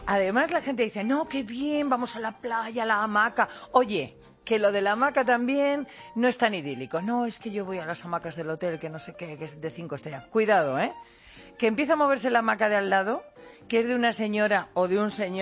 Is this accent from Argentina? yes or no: no; Madrid, Community of Madrid, Spain; soy del barrio del Pilar